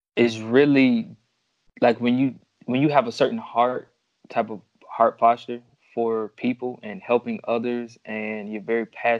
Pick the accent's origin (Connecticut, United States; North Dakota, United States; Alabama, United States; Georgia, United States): Georgia, United States; Atlanta; Well, I'm from Atlanta, Atlanta, Georgia.